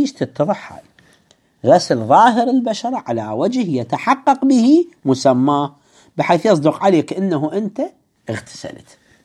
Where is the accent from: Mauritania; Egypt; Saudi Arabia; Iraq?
Iraq; يعني هاي المصطلحات عندنا في العراق تستعمل